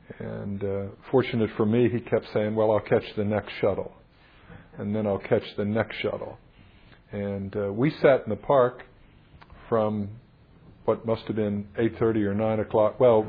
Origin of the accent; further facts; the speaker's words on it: Kentucky, United States; I was raised in Kentucky.